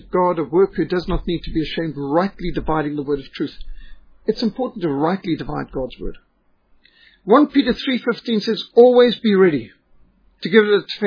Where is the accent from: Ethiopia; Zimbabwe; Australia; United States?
Zimbabwe; No, I was brought up in Rhodesia. I'm not being funny. It wasn't Zimbabwe. Pre-1980, it was Rhodesia.